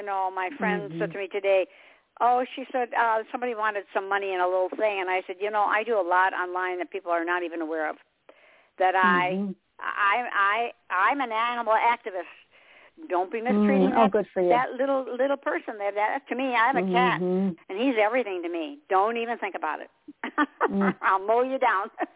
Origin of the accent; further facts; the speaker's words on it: Michigan, United States; And I'm originally from Michigan, so I really appreciate it here.